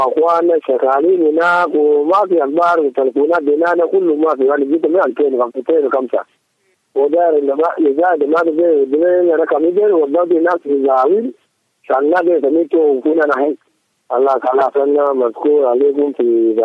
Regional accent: Khartoum, Sudan; أنا من الخرطوم

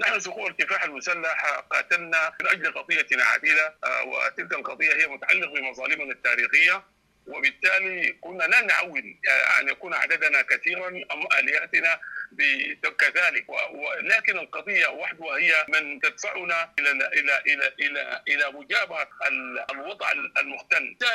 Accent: Sheikh al-Yaqut, Sudan; الشيخ الياقوت قريتي تعرضت أيضا لنهب وقتل وسحل

